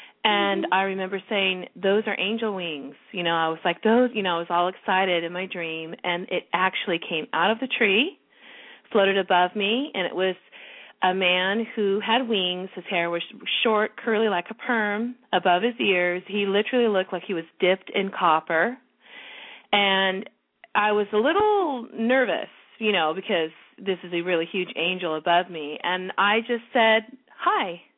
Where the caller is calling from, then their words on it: California, United States; I'm calling from California this morning.